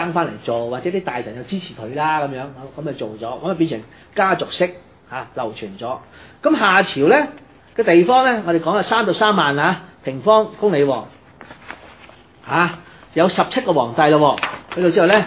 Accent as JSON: {"language": "Cantonese", "country": "China", "said": "其實我哋中國人呢，雖然話有姓，而家好清楚啦，有姓有名啦"}